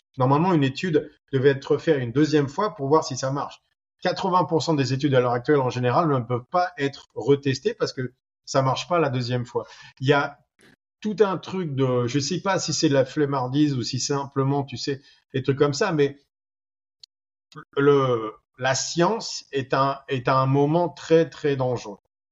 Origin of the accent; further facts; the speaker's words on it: France; On va dire que c'est parce que je suis français.